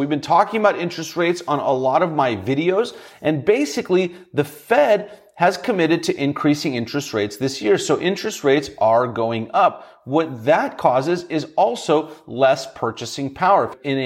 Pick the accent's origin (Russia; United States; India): Russia; I was from Russia or I was born in Russia